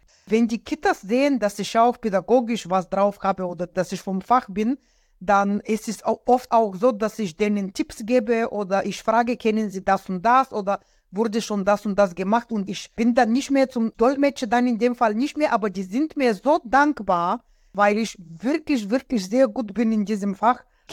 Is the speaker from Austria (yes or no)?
no; Bulgaria; first language Bulgarian; German is a second language; now in Germany; ich komme aus Bulgarien, also Bulgarisch, Muttersprachlerin Bulgarisch, Russisch auch